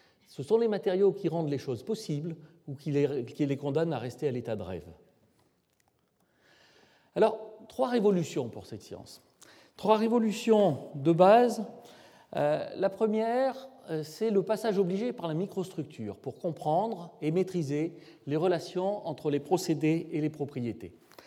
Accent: Clermont-Ferrand, Auvergne-Rhône-Alpes, France; born there; la cathédrale de ma ville natale, Clermont-Ferrand

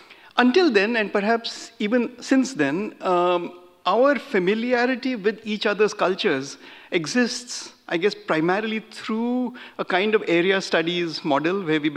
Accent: Maharashtra, India; first language Marathi; English is a second language; my native language of Marathi describes pineapple as ananas. That is the name of the word pineapple in my language of Marathi.

